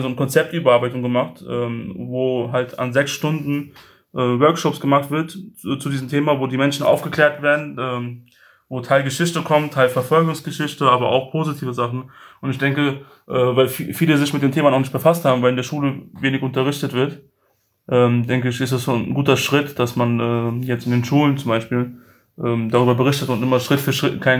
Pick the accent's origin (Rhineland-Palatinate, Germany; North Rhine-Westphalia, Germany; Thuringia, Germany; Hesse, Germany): Rhineland-Palatinate, Germany; Mainz; wie ich dann Deutschland oder halt meine Heimatstadt jetzt Mainz oder so sehr vermisse.